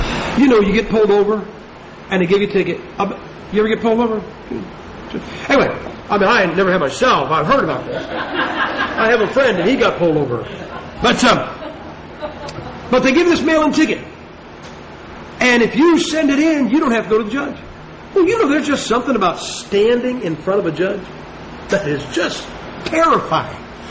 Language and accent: English; Ohio, United States; I'm from Ohio, and I went down to Florida to Bible college. And after the first year, I came back up to Ohio